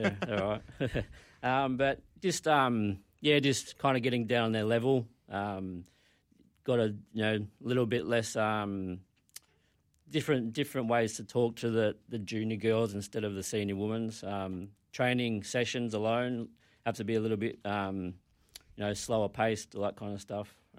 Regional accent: Werribee, Victoria, Australia; I'm from Werribee, so Truganina, Hobbs Crossing, kind of over where I live.

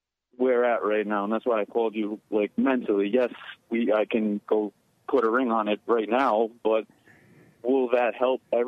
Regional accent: Rhode Island, United States; Rhode Island.

